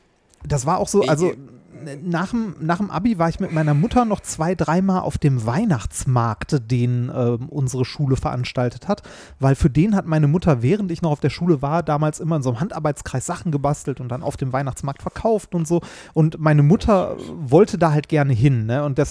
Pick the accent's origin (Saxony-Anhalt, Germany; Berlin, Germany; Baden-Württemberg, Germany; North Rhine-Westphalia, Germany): North Rhine-Westphalia, Germany; Essen; ich bin ja in Essen, also ich komme ja aus Essen. Und ich bin ohne Scheiß wahrscheinlich so 2 Kilometer von der Weststadthalle entfernt bin ich aufgewachsen.